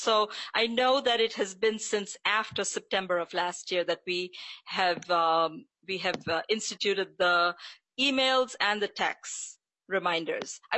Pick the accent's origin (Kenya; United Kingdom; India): India; moved away as an adult; now in United States; I am proud to say that I am an immigrant from India. And I have, at this point, lived almost half my life in India and half my life here in the U.S.